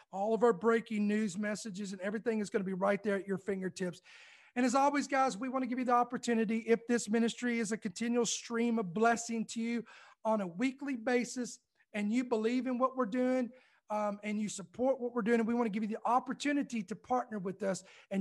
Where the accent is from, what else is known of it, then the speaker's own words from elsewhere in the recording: Louisville, Kentucky, United States; now in Georgia, United States; Now I'm in the great state of Georgia, but I was born and raised in Kentucky. That's why I always talk about I'm a Kentucky boy by heart, because I was born in Louisville, Kentucky.